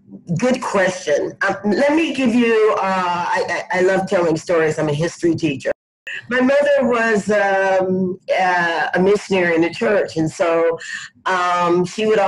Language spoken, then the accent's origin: English; the South, United States; So I grew up in the South, the Southern United States. Mm-hmm. I grew up in a place where the Ku Klux Klan started.